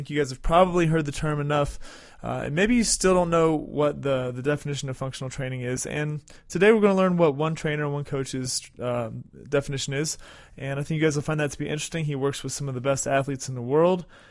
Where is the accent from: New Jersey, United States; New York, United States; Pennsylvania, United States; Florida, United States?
Florida, United States; My early days growing up in South Florida